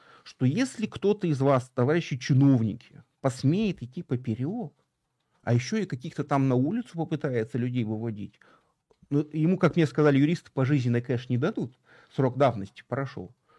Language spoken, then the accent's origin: Russian; Yekaterinburg, Sverdlovsk Oblast, Russia; я сам из Екатеринбурга прекрасно знаю, что вот там про всех местных политиков